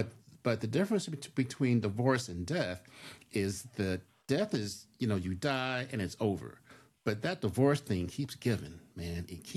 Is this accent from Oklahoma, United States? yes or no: no; Colorado Springs, Colorado, United States; I hail from Colorado Springs, Colorado. And yes, there are black people in Colorado Springs, Colorado.